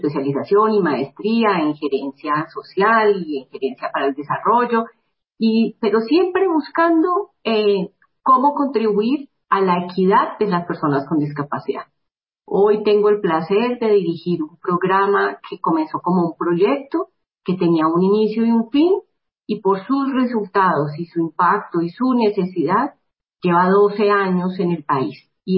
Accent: Bogotá, Colombia; born there; mi familia, abuelos y demás santandereanos, pero pues nací aquí en Bogotá.

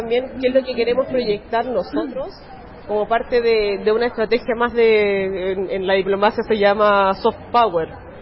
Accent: Chile; Y yo creo que también Medellín y Colombia en general es un ejemplo de ello para nosotros, como chilenos.

